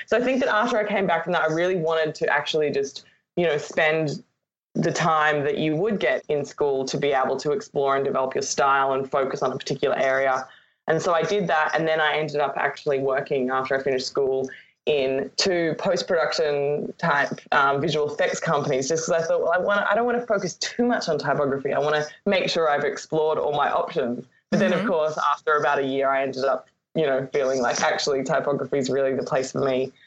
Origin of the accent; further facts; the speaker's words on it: Australia; I don't think it was even apparent that I was from Australia.